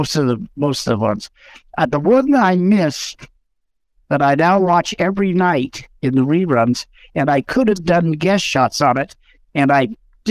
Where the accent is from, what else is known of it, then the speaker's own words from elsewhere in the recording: California, United States; When I was a kid growing up in the East Bay, we used to go to Orinda.